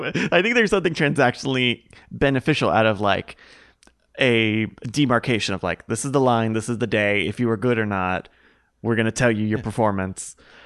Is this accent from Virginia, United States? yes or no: yes; Virginia, United States; But I grew up in Virginia where like snow was just enough of a hassle where it kind of was like a problem.